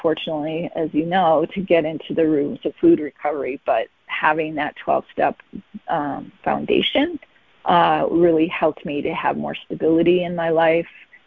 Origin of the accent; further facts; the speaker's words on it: Detroit, Michigan, United States; I grew up in the Detroit area predominantly.